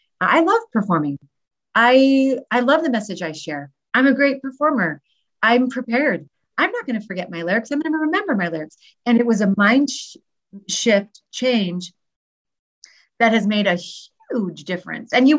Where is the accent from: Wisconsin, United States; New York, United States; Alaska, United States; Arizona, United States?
Alaska, United States; But I grew up in Alaska. Like, what girl from Alaska, I guess … would make it in that market?